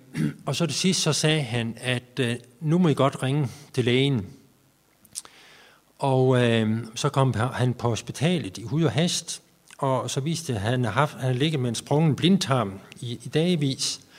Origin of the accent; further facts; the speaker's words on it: West Jutland, Denmark; Min far, han var landmand, og jeg stammer fra Vestjylland, og vi havde sådan en lille gård.